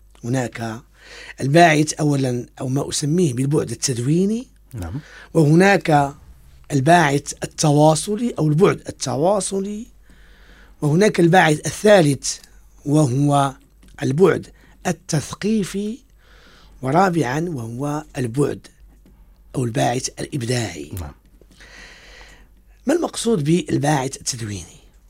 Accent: Morocco; born there; ومعلوم أننا حين ولدنا في المغرب ولدنا في خضم من الألوان التراثية وفي خضم من الألوان الموسيقية وفي خضم من الأغاني ومن الأشكال التي تحضر معنا في احتفالاتنا مختلفة.

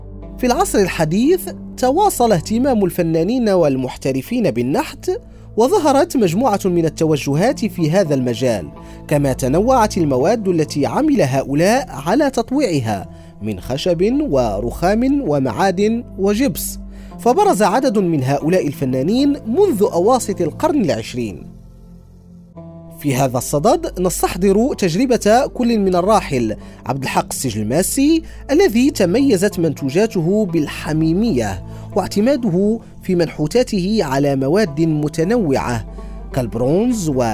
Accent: Morocco; التاريخ المغربي الذي تتشكل منه هويتنا كمغاربة.

